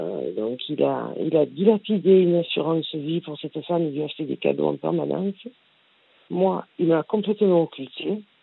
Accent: Marseille, Provence-Alpes-Côte d'Azur, France; Je suis marseillaise.

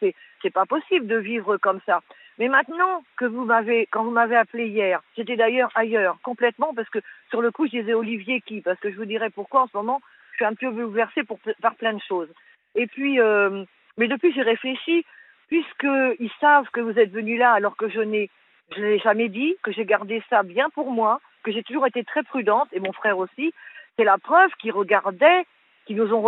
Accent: Conches, France; born there; Moi, bon, je suis née à Conches

